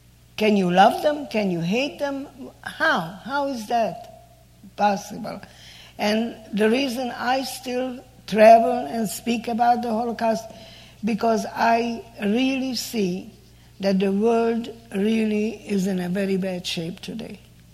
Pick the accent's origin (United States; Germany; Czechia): Czechia; I was raised in Czechoslovakia.